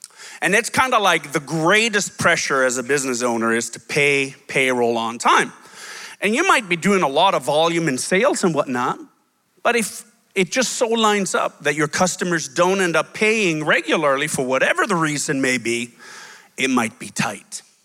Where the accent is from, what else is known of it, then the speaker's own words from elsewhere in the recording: Sweden; as Brenda said. I'm from Sweden, born and raised, and I'm a pastor's son.